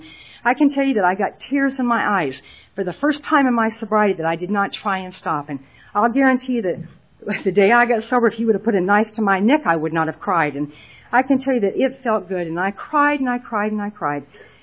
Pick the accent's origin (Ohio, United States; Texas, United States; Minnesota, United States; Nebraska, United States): Nebraska, United States; And, you know, I'm from Nebraska, and I was impressed, let me tell you.